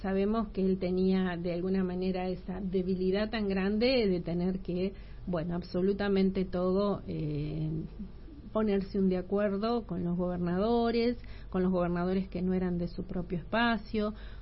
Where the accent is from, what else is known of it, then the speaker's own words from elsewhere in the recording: Tierra del Fuego, Argentina; Vine a los 10 años, me trajo mi mamá, y yo me considero una fueguina.